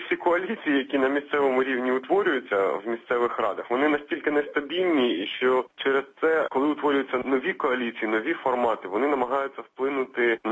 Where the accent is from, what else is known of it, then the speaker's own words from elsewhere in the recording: Dniprodzerzhynsk, Dnipropetrovsk Oblast, Ukraine; В моєму рідному місті Дніпродзержинську